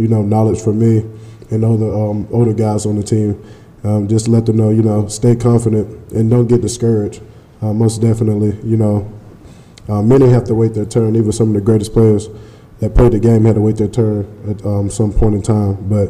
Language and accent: English; Saraland, Alabama, United States; also born or lived in Mobile, Alabama; growing up in the South, in Mobile, Alabama, raised in Sarah Land, Alabama, like, SEC was the world, you know, to us, me and my cousins, growing up.